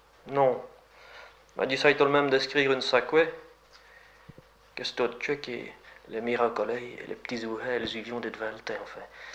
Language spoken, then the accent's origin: French; Wallonia, Belgium; on est Wallon, on est Wallon, on est une.